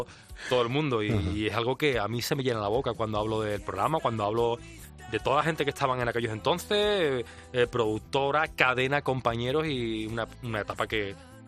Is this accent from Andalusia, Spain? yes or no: yes; Andalusia, Spain; Yo no soy objetivo al hablar de mi tierra, no soy objetivo al hablar de Andalucía, no soy objetivo al hablar de mi ciudad, de mi barrio, el barrio Santa Cruz.